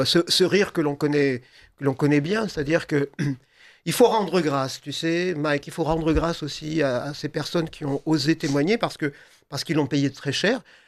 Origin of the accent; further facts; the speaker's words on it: Provence-Alpes-Côte d'Azur, France; Moi, je suis provençal. J'ai grandi en Provence. J'ai passé plein de temps à Saint-Tropez.